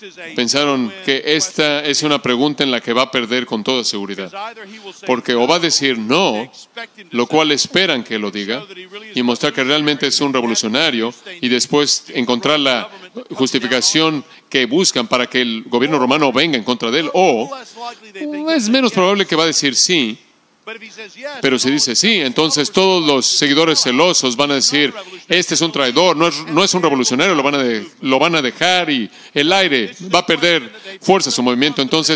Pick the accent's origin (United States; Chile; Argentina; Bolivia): United States; muchos cristianos en mi país se sienten desilusionados por los cambios culturales actuales es que en cierta manera hemos sido utópicos, hemos buscado tener un mundo perfecto, hemos pensado que podemos perfeccionar a los Estados Unidos de Norteamérica.